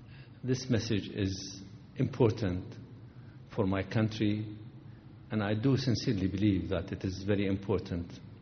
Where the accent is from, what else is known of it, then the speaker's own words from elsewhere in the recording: Baghdad, Baghdad Governorate, Iraq; I was born in Baghdad, as David said. I was brought up in Baghdad. And Baghdad was a very gentle city, a prosperous city.